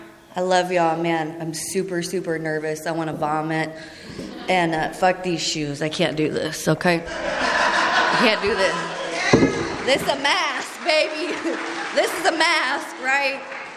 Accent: Dayton, Ohio, United States; I am from originally from Dayton, Ohio, but that's right. Go Buckeyes.

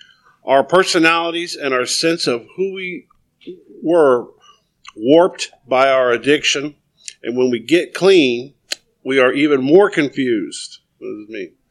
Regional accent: McAllen, Texas, United States; And I am from McAllen, Texas, originally, born and raised.

